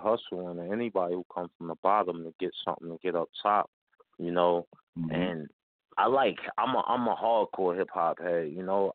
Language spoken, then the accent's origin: English; Brooklyn, New York, United States; I'm from Brooklyn. I'm from Brownsville, Brooklyn, Bed-Stuy, you know. I'm a Brooklynite, but I'm repping Brownsville.